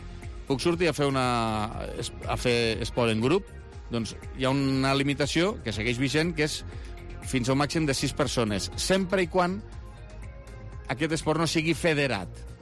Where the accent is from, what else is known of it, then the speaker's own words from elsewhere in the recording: Lleida, Catalonia, Spain; com a lleidatans